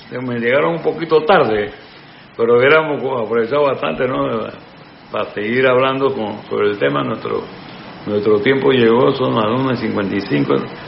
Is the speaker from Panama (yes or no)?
yes; Panama; todos los temas que nos competen como ciudadanos, como panameños